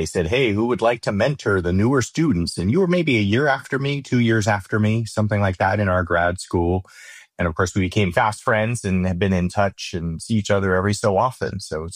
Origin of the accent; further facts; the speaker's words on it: San Diego, California, United States; I'm from San Diego, and that's where his company was based. So I got to go home a ton and see my parents.